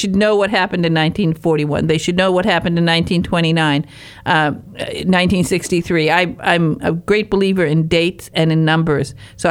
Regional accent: Michigan, United States; I come from Michigan's Upper Peninsula, where it's very cold in the winter

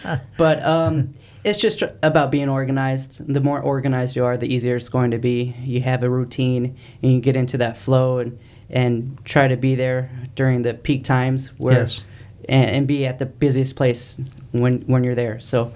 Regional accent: St. Petersburg, Florida, United States; Yeah, I would say I'm pretty much from St. Petersburg. I've grown up in the area, and I originally started my hotel career, so to say, at the Renaissance Vinoy.

